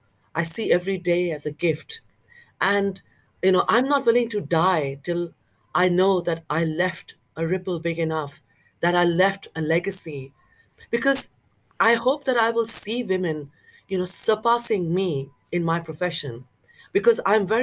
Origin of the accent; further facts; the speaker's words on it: West Bengal, India; now in Cambridge, United Kingdom; I come from Bengal, but the rivers are like oceans.